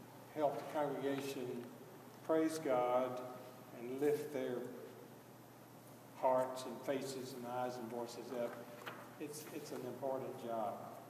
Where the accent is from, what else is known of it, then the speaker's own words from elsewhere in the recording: Mississippi, United States; I grew up in Mississippi. I started piano when I was 7. I grew up on a farm, no musicians in our family.